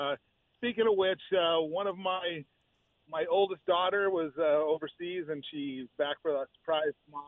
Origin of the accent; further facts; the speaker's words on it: California, United States; And Dick Enberg and Don Drysdale, for me, growing up in SoCal, the Angels